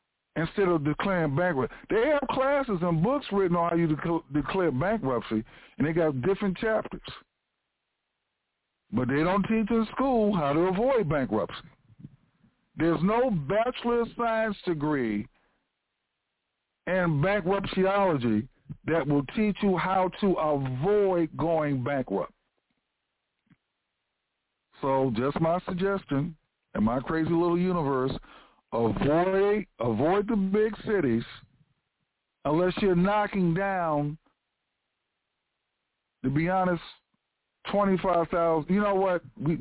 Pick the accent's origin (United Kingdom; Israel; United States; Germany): United States; we Americans, and I'm an American, We Americans are addicted